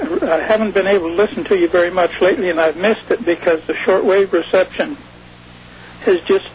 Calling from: Fort Worth, Texas, United States; I'm calling from Fort Worth.

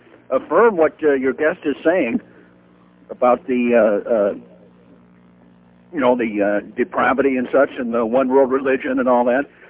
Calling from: Richland, Washington, United States; Richland, Washington.

